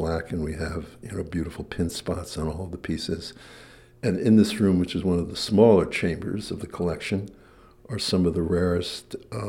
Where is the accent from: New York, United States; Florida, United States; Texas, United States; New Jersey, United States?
New Jersey, United States; And like, I'm a kid from New Jersey.